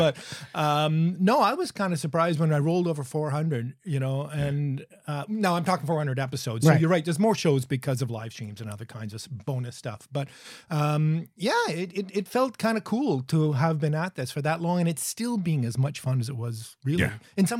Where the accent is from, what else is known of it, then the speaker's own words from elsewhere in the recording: Montreal, Quebec, Canada; And I grew up in Montreal.